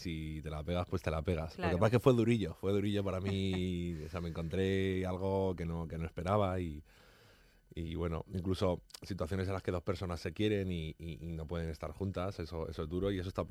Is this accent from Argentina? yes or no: no; Madrid, Community of Madrid, Spain; born there; yo nací en Aluche.